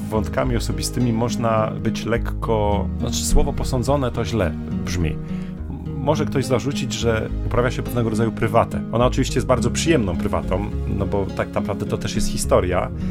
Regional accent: Mokas, Masovian Voivodeship, Poland; to taki bardzo ważny dla mnie element miejscowości, z której pochodzę. Miejscowość nazywa się Mokas pod Żelazową Wolą.

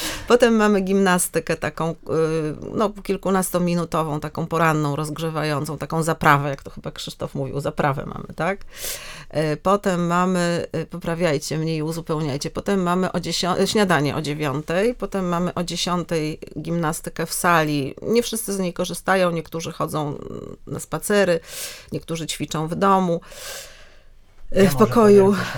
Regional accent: Warsaw, Masovian Voivodeship, Poland; też jestem z Warszawy, jak mój przedmówca.

